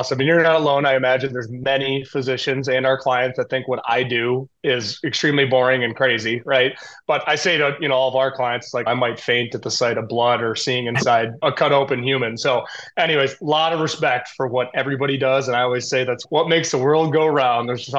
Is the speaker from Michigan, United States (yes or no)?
yes; Grand Rapids, Michigan, United States; a health law attorney local to my hometown, Grand Rapids, Michigan.